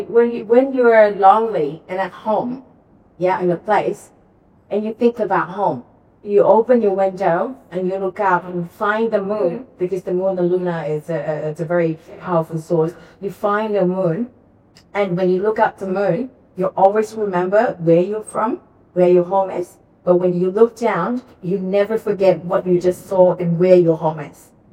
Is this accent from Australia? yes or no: no; Malaysia; English is a second language; when I learned English back in Malaysia, it was, hello, how are you? I'm very well, thank you.